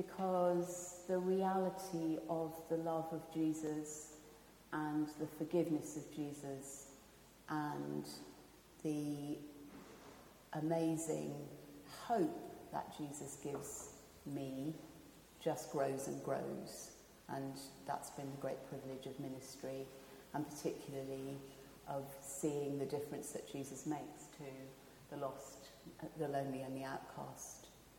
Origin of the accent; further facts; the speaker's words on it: Hong Kong; I grew up in Hong Kong. And so although I grew up in a kind of nominally Christian family, I also grew up in a country and a culture that wasn't Christian.